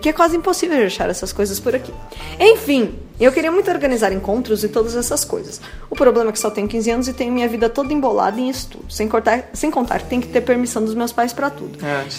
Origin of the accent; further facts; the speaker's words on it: Belém, Pará, Brazil; sempre enchendo o saco de vocês. Tenho 15 anos e sou de Belém do Pará.